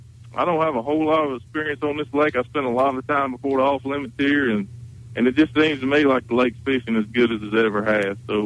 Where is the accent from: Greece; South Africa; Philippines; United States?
United States; Blacksburg, South Carolina; I mean, you got to remember now, I am from Blacksburg, South Carolina, so I still got cloth seats and all that fancy stuff quite yet.